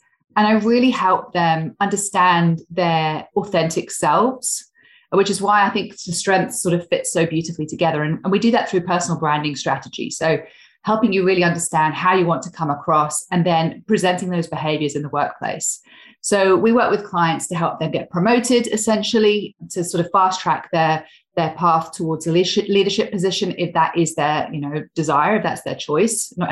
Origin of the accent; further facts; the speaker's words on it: England, United Kingdom; now in Australia; I'm actually English, but living in Australia. So I've been here now for over 12 years and my accent's still not remotely Australian.